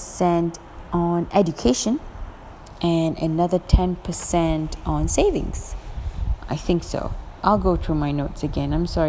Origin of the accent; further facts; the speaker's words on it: Penang, Malaysia; I'm originally from Penang. It's an amazing space. Place, island, city, and that is also where the Penang Island Jazz Festival happens at the end of every year.